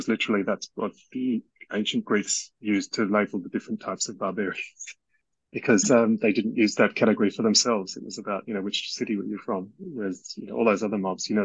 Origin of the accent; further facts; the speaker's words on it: Australia; born there; also born or lived in West Africa; I'm an Australian-born person with English as my first language, you know, educated largely in Australia. But, you know, I've got an African heritage and have lived overseas and in West Africa for part of my childhood.